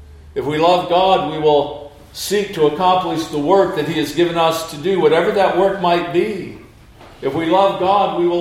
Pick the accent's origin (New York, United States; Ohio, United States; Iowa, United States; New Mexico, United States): Iowa, United States; since I'm from the Midwest, grew up in Iowa where they plant a lot of corn